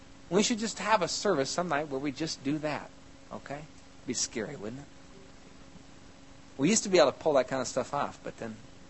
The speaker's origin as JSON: {"language": "English", "region": "Iowa", "country": "United States", "lives_now": "Wisconsin, United States", "said": "I mean, I'm from Iowa, okay? So I realize that's a place to leave."}